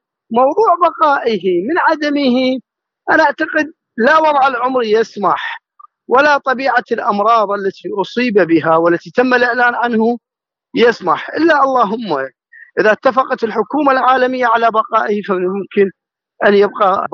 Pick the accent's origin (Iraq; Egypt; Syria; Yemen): Iraq; وهذا حصل عندنا في العراق